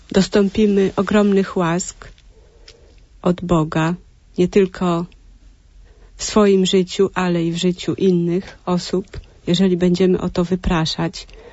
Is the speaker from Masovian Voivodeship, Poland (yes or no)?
no; Lublin Voivodeship, Poland; Ja pochodzę z okolicy Nałęczowa.